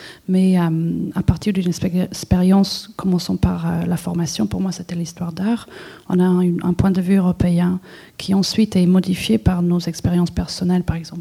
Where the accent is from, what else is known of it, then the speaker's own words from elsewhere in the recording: Czechia; French is a second language; République tchèque, et justement, ces liens deviennent encore plus forts vivant à l'extérieur de mon pays d'origine.